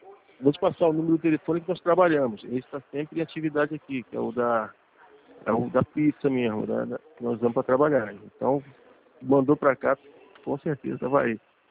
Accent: Rio de Janeiro, Brazil; born there; Ah, eu nasci em Jacarepaguá.

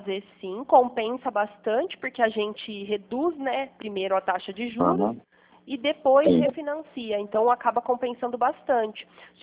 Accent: Pirassununga, São Paulo, Brazil; Eu sou de Pirassununga, aqui do lado.

